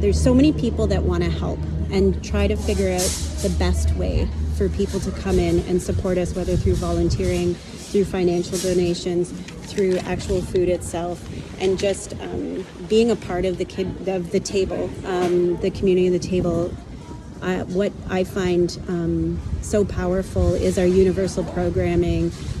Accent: Perth, Western Australia, Australia; So I moved back to Perth 2 years ago with my own son, and Perth happens to be my hometown, and I'm back decades later

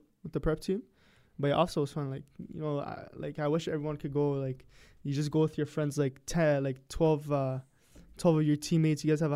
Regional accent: Gatineau, Quebec, Canada; all my family members are Moroccan. But yeah, I was born in Canada. I grew up in Gatineau. I was actually born in Gatineau. You know, I wasn't even born in Ottawa, but yeah, I grew up in Gatineau.

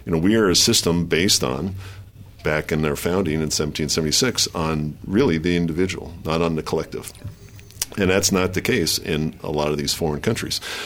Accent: Wisconsin, United States; since we're both from Wisconsin

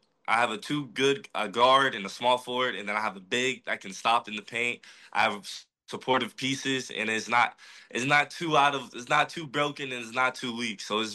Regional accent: Milwaukee, Wisconsin, United States; It's part of my personality, something I'm for sure not going to ignore, but if anybody asks, I'm from Milwaukee.

